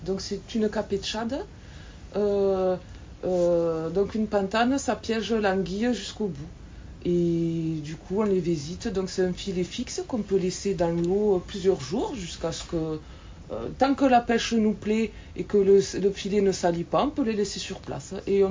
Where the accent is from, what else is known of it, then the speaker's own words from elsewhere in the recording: Gruissan, Occitanie, France; j'ai 36 ans, je suis de Gruissant. Je suis en couple et j'ai deux enfants, deux filles de 8 et 11 ans. Je suis fille de pêcheur.